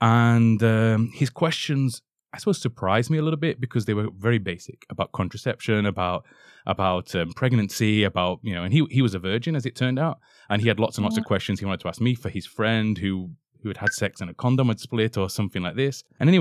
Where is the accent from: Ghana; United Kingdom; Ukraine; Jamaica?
United Kingdom; England; And then when we realized, I'm English, we had a bit of a laugh